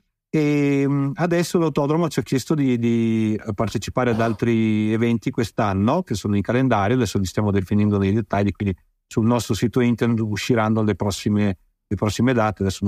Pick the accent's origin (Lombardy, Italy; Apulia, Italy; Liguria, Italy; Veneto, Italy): Veneto, Italy; Vicenza; io sono vicentino pure, l'ho conosciuto